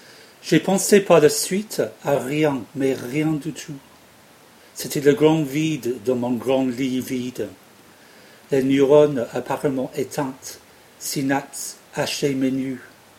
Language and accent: French; England, United Kingdom; now in France; Et puis j'ai pensé par la suite que je suis anglais et donc pas de vote ici